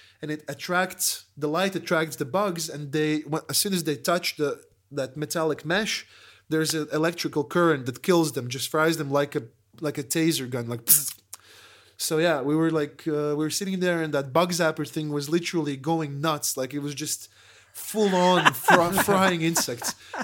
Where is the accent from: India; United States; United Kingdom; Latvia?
Latvia; English is a second language; we're tourists from Latvia.